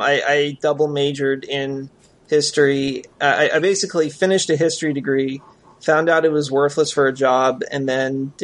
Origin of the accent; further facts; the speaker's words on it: St. Petersburg, Florida, United States; I was born in St. Petersburg, Florida. I grew up there. I went to high school there.